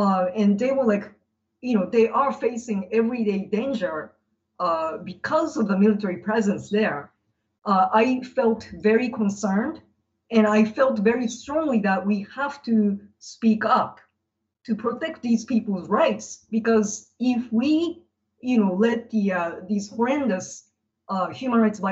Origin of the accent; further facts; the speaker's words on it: Sasebo, Nagasaki, Japan; I was born in Sasebo, Nagasaki